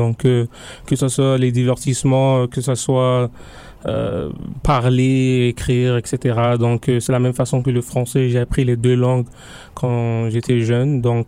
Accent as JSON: {"language": "French", "country": "Canada", "tie": "born there", "said": "Donc ça me force à m'identifier en tant qu'immigrant, même si je suis quand même né dans ce pays."}